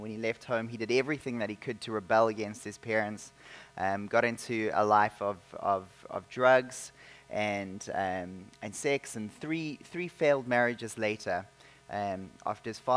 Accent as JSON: {"language": "English", "country": "South Africa", "moved": "as an adult", "lives_now": "Canada", "said": "They think I'm from Australia. Sorry for them. I'm actually from South Africa, and I came here about 6 years ago to study at Regent College."}